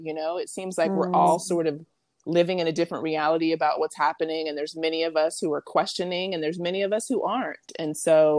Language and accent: English; the South, United States; I mean, I grew up in the Bible Belt in the South. I'm actually back here after traveling for many years.